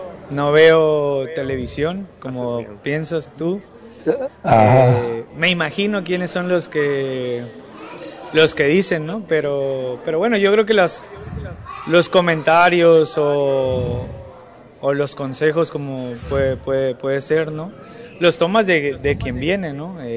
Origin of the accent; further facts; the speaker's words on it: Mexico; Yo considero que tengo una de las mejores carreras como jugador mexicano.